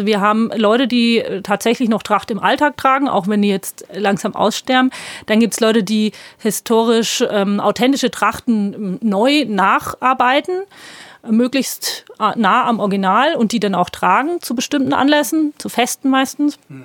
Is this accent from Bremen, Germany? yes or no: no; Bavaria, Germany; ich komme eigentlich aus Franken. Mhm. Ich bin in Mittelfranken groß geworden und bin dann nach Bamberg gegangen, nach Oberfranken zum Studieren. Und jetzt wohne ich in Bayerisch-Schwaben.